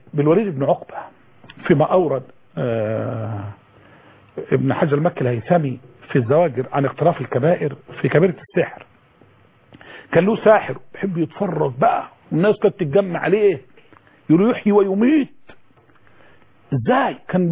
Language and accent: Arabic; Egypt; دي شغاله في الشرق دي شغاله عندنا في مصر في كل مكان دي شغاله